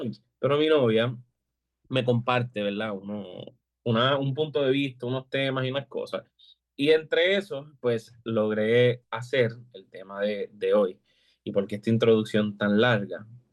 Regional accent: Lares, Puerto Rico; yo soy natural de Lares. Toda mi vida he vivido en Lares. Toda mi vida he asistido, ¿verdad?, a la Iglesia Cristiana de Ciudad del Rey.

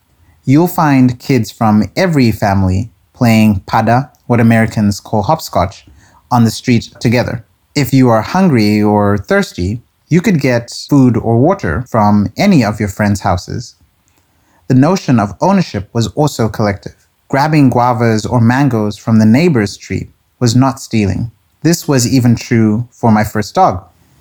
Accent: Harare, Zimbabwe; now in Netherlands; I grew up in Harare, the capital of Zimbabwe. But even someone from the city, like me

